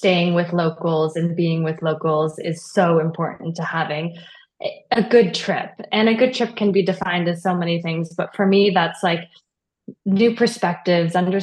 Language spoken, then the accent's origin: English; California, United States; I'm from California.